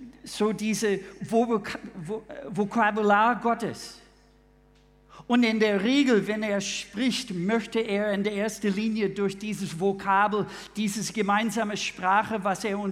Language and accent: German; United States; German is a second language; moved away as an adult; now in Germany; Ich bin in den USA geboren, aufgewachsen. Und erst mit 24 habe ich Deutsch lernen dürfen.